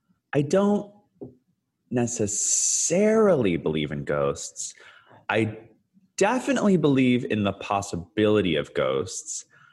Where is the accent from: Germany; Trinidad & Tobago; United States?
United States; San Francisco, California; also born or lived in Canada; I was born in Canada, as some of your listeners may know, but I actually spent like a good chunk of my like very young years in San Francisco in the Bay Area.